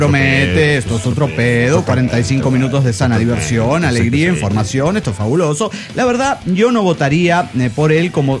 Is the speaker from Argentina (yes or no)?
yes; Calchaquí, Argentina; de Calchaquí, Argentina.